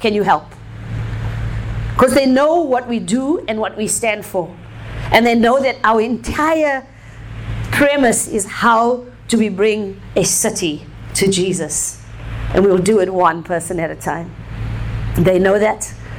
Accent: South Africa; I'm South African. This is a common term in South Africa.

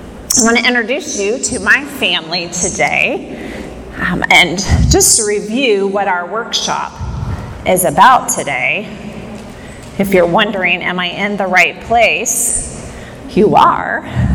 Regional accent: Ohio, United States; I'm born and raised in Southwest Ohio on the district there.

